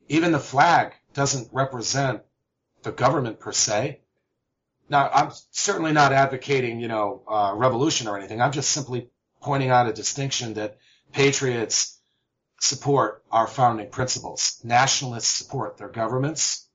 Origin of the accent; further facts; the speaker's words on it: United States; I'm an American citizen. I love my country tremendously